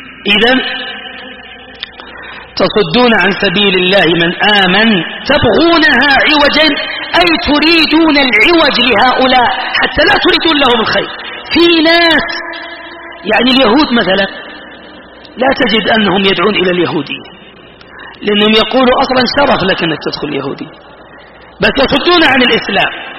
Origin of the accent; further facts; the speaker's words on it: Saudi Arabia; فلما زودوها معي شوي قلت لهم أنا سعودي.